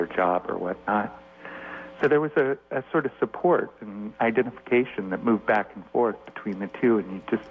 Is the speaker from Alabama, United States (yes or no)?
no; Oakland, California, United States; When I was growing up in Oakland as a child, you know, we were very much part of a working class family